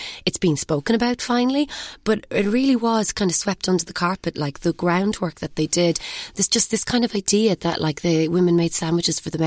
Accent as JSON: {"language": "English", "country": "Ireland", "also_born_or_lived": "Dublin", "moved": "as an adult", "lives_now": "London, United Kingdom", "said": "I'm originally obviously from Ireland and I trained in Dublin and I have been over in London now for 3 years. This is my third year here."}